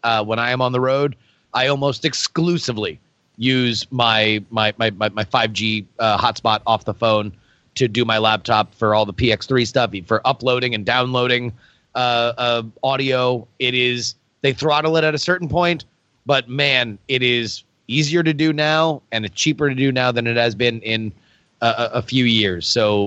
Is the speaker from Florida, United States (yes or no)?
yes; Florida, United States; then you're going to get some live content from my home state of Florida